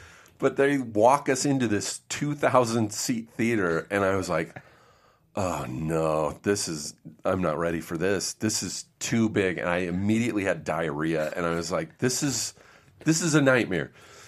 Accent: Riverside, California, United States; Like, I grew up in Riverside, just like an hour away from here.

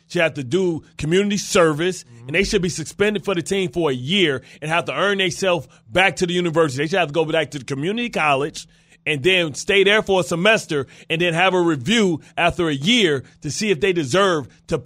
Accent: Detroit, Michigan, United States; Now, understand this. I'm from Detroit.

